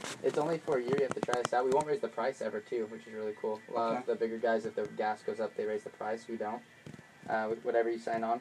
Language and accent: English; California, United States; I'm originally from California, so I'm just a little sentimental, so I keep my number.